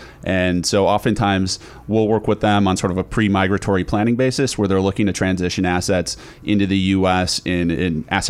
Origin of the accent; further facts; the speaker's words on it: Madison, Wisconsin, United States; So I grew up in Madison, Wisconsin, and studied personal finance at the University of Wisconsin.